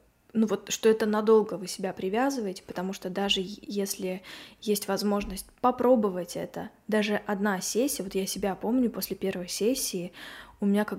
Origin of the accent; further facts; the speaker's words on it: Russia; мы обе из России